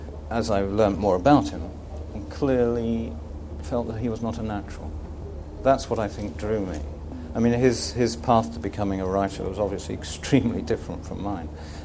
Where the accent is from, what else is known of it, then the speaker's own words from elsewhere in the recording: South Croydon, London, United Kingdom; I was a boy from South Croydon.